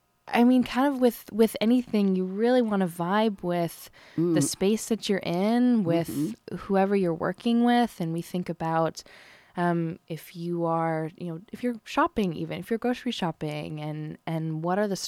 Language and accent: English; Portland, Oregon, United States; I was immersed in a wonderful arts community growing up in Portland